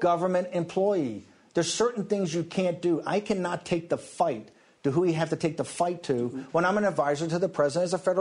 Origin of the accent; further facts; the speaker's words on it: Ireland; I got it. You know, I'm Irish. I got my black book, and I got him.